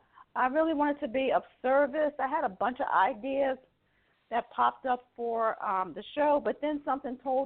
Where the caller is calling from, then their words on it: Pompano Beach, Florida, United States; But I am calling in from Pompano Beach, Florida.